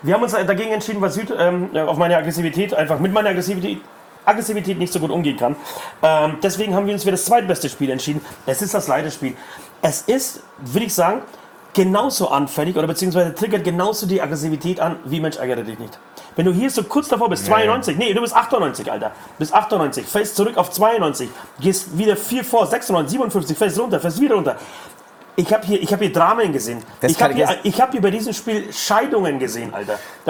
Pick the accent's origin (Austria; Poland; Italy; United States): Poland; Erstens komme ich aus Polen, wir hatten nicht mal Nikolaus.